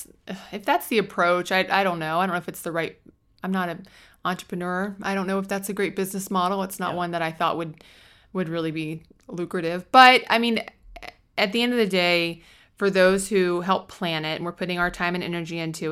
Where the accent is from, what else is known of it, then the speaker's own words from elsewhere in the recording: Jacksonville, Florida, United States; in Northeast Florida. I'm from Jacksonville. I love Jacksonville.